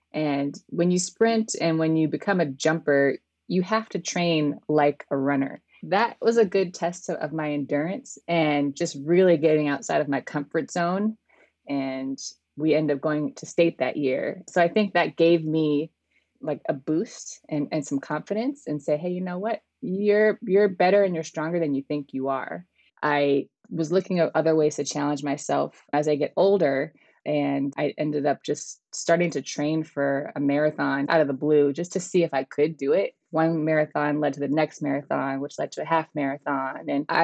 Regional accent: Midwest, United States; now in Seattle, United States; I grew up in the Midwest, and now I'm currently residing in the Pacific Northwest in Seattle.

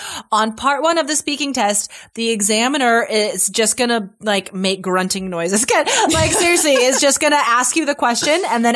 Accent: Carson City, Nevada, United States; So I grew up in Carson City, Nevada, which is a small town.

